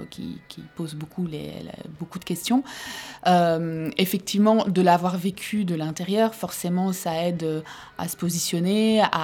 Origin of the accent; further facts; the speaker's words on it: Belgium; now in France; moi, je suis belge, épouse d'un Français. Et donc rentrer en France, pour moi, est également une nouvelle expérience